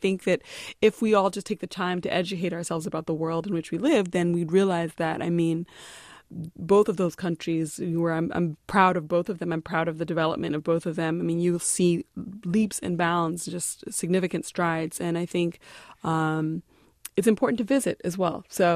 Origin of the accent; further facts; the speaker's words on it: Midwest, United States; And so, you know, I grew up in the Midwest mostly, and so I had a very different experience.